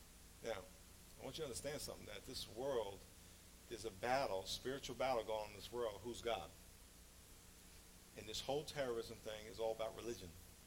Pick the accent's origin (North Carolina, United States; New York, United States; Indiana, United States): New York, United States; those guys ran those planes into New York, and I'm from New York, and it was a horrible thing what they did.